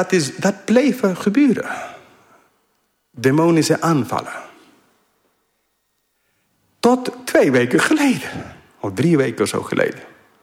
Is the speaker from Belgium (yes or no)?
no; Colombia; now in Netherlands; Ik ben opgegroeid in Zuid-Amerika. Mijn ouders, jullie weten, zijn misschien sommige van jullie zendelingen. Dus vanaf 4 jaar oud woonde ik in Colombia.